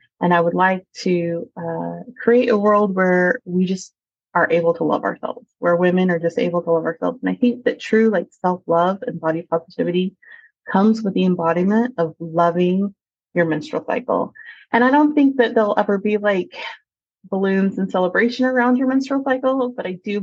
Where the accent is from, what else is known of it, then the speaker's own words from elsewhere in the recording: Galveston, Texas, United States; I am from Galveston, Texas, and I live there with my husband of 22 years and our three children.